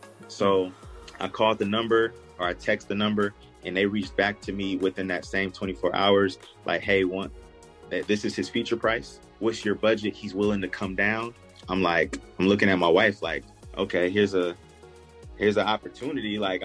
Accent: Illinois, United States; But I'm from Illinois.

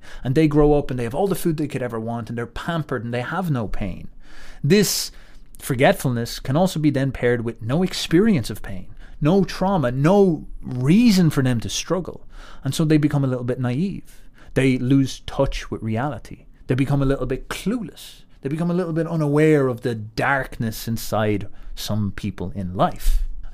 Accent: Ireland; You know, me as the Irish person, I can't sit around bickering about the famine.

